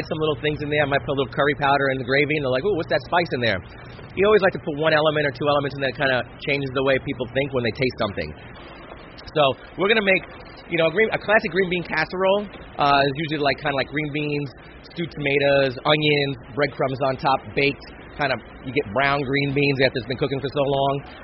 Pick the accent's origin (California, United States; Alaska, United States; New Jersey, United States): New Jersey, United States; You know, I grew up in New Jersey, so we saw that a lot.